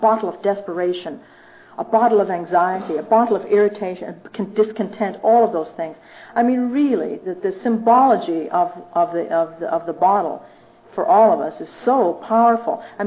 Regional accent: Ireland; I'm Irish, I'm alcoholic, it would never enter my mind to cooperate.

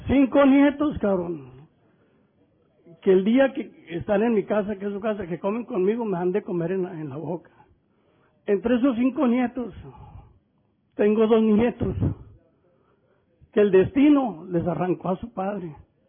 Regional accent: Mexico; Y soy el único mexicano a nivel mundial

